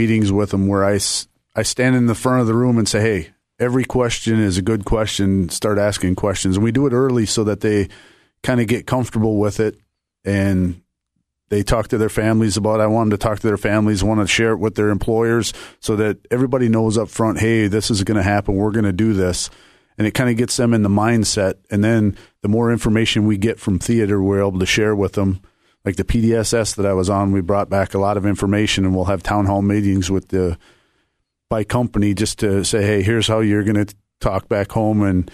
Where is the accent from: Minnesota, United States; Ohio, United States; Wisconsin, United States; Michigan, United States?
Minnesota, United States; I come from Minnesota and the people in Minnesota have got your back every time you leave.